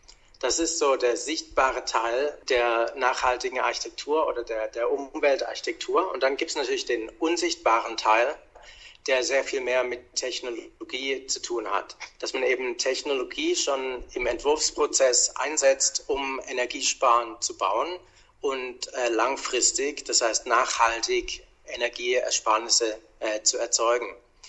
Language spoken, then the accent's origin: German; Germany; moved away as an adult; now in Australia; Das ist immer wieder interessant, auch nach 15 Jahren in Australien, dass man als Deutscher doch sehr interessiert immer aufgenommen wird.